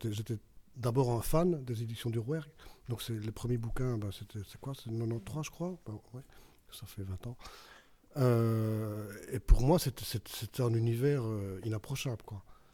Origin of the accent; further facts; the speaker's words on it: Belgium; moi, je suis belge, je suis timide